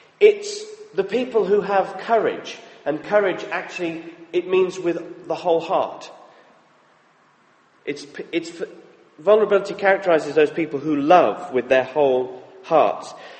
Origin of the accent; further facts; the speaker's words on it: the South, United States; I was raised in the South. We are Republicans by nature.